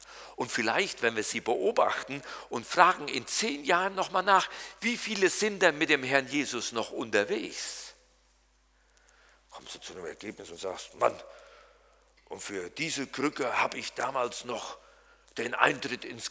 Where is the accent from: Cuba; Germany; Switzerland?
Germany; North Rhine-Westphalia; Und dann kam er noch aus meiner Heimat, dem Siegerland.